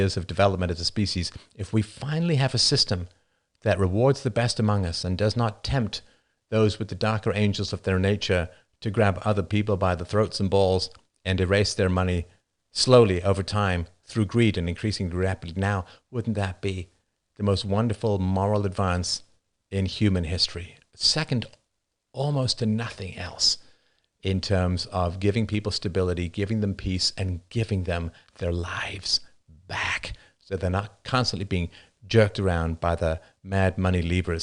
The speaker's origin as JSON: {"language": "English", "town": "Toronto", "region": "Ontario", "country": "Canada", "accent": "Toronto Canadian", "said": "I remain as neutral as a Canadian accent, so, or at least a Toronto Canadian accent. Nothing newfie."}